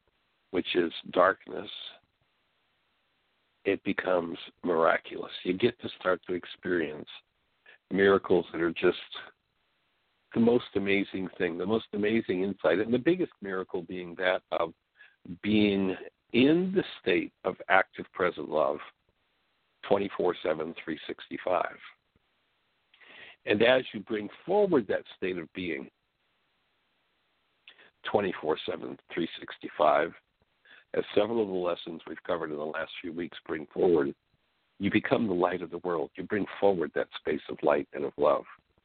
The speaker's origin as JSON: {"language": "English", "country": "Canada", "said": "But of course, being a Canadian and having been a hockey player, I can certainly identify"}